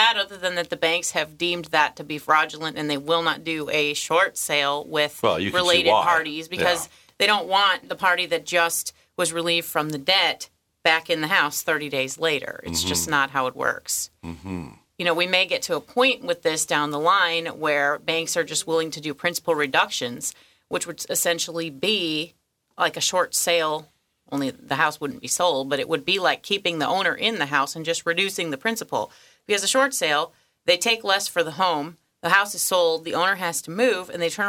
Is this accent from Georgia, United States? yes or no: no; Toledo, Ohio, United States; I'm from Toledo, Ohio, Midwest.